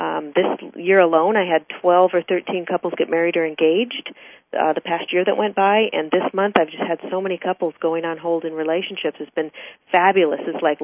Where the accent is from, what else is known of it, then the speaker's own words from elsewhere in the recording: Federal Way, Washington, United States; moved away as an adult; I grew up in Federal Way, Washington, and when I was 18, I moved to Hollywood because I wanted to be a movie star